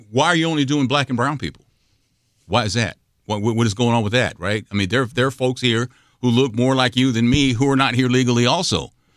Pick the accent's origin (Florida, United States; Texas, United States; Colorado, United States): Texas, United States; born there; But I was born in Texas, and Texas was Mexico a long time ago.